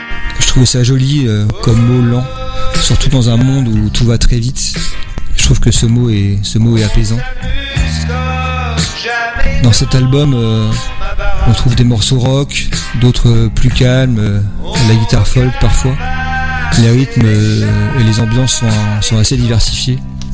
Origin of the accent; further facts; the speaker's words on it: Normandy, France; on vient donc de Normandie entre Caen et Granville.